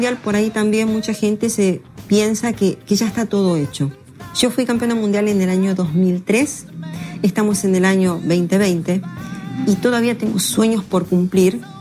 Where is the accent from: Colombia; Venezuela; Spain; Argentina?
Argentina; Soy la única argentina que logró ser campeona mundial en 4 entidades diferentes